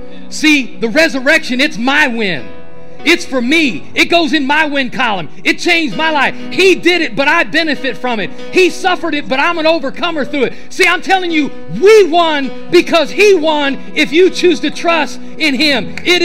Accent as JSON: {"language": "English", "region": "Ohio", "country": "United States", "said": "I'm from Ohio. I am a Buckeye fan. Go Buckeyes."}